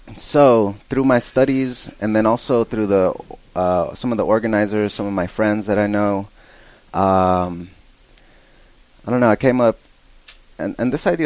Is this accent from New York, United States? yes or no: no; Fresno, California, United States; I grew up in Fresno. I come from a poor family, a migrant family